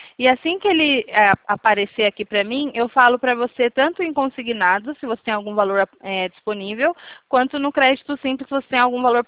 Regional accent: São Paulo, Brazil; Mas aqui, eu sou daqui de São Paulo.

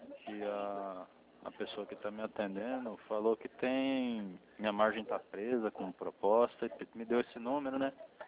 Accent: Guarapuava, Paraná, Brazil; born there; Guarapuava.

